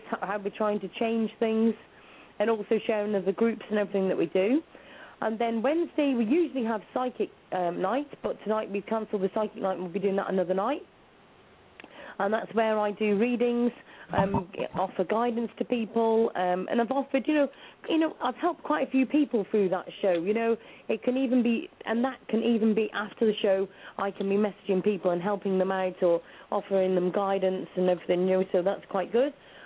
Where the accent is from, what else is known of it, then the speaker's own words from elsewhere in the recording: West Midlands, United Kingdom; And I'm from Shropshire in the UK also.